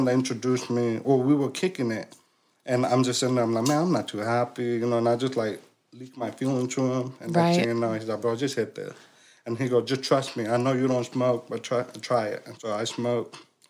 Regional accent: California, United States; I grew up in California, but I have six older brother. I'm the seventh.

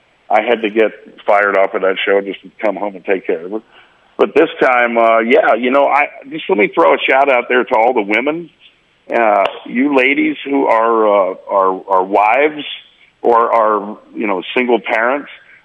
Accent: Oklahoma, United States; Yeah, I'm from Oklahoma, you know.

